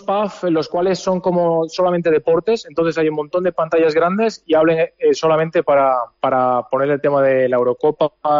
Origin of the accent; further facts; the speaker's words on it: Santander, Cantabria, Spain; also born or lived in London; yo soy de Santander, tengo 34 años y nada, a ver, me gusta vivir la aventura. Yo estuve 7 años en Londres